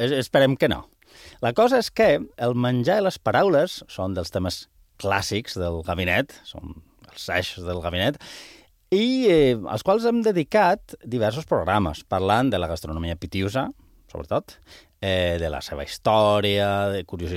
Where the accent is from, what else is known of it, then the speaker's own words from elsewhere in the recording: Bilbao, Basque Country, Spain; aprofitant que jo sóc de Bilbao, del País Basc, parlaré, diguem, de manera comparada, de l'apassionant món dels noms dels plats d'allà i d'aquí